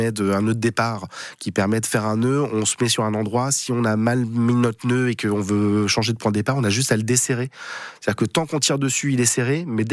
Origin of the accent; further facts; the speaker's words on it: Centre-Val de Loire, France; Par chez nous, en Gâtine-Racan, il y a de la forêt partout, autour de Semblançay notamment